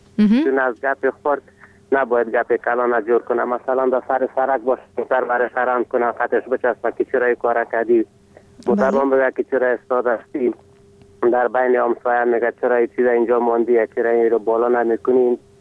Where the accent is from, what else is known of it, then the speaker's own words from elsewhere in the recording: Ghorband, Parwan, Afghanistan; افغان هستیم از غربند.